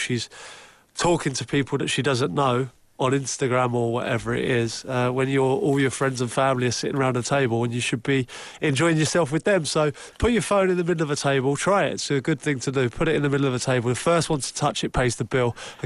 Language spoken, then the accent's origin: English; England, United Kingdom; being an Englishman myself, it's you know, obviously I'm happy to wear it, and I wear it with pride.